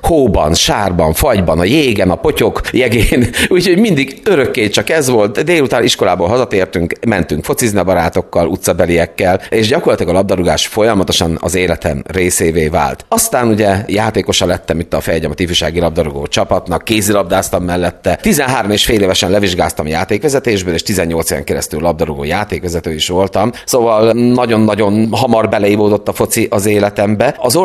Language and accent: Hungarian; Fehérgyarmat, Szabolcs-Szatmár-Bereg, Hungary; a Potyok partjáról, ami most ugye rendezvénytér, hiszen ott nőttem fel a futballpálya szomszédságában.